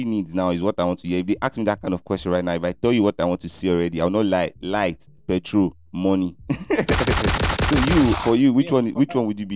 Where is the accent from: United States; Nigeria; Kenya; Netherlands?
Nigeria; we're doing this from Nigeria, and the light situation in Nigeria is crazy, guys.